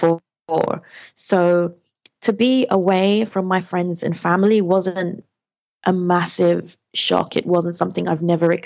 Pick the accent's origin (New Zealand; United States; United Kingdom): United Kingdom; England; you speak Spanish really well for an English person